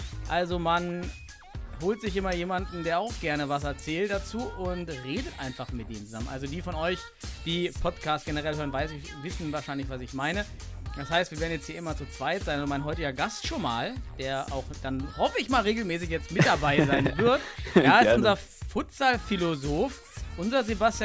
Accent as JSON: {"language": "German", "region": "East Germany", "country": "Germany", "said": "ich komme aus dem Osten, ich kann auch mit einfachen Dingen gehen."}